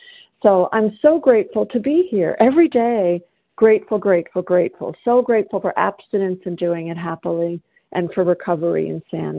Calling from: South Carolina, United States

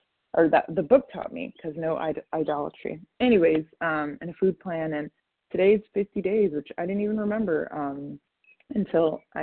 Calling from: California, United States; I'm calling from California.

